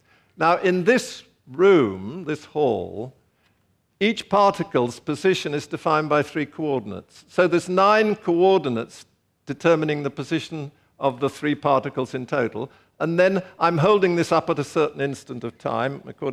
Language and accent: English; England, United Kingdom; But I would say it's complete and utter nonsense. And I speak as an Englishman.